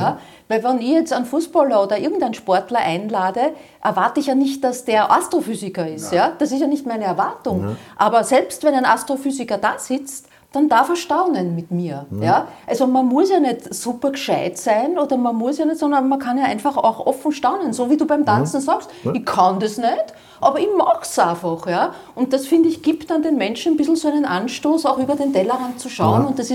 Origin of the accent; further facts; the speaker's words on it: Dornbach, Vienna, Austria; Ich komme aus Dornbach